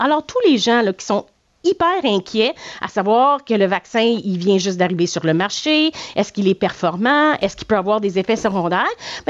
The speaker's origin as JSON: {"language": "French", "region": "Quebec", "country": "Canada", "said": "on peut faire un recours collectif en tant que Québécois."}